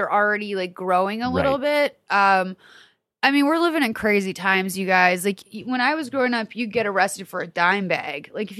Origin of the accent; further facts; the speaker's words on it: Lexington, Massachusetts, United States; I grew up in Lexington, Mass, a historical city.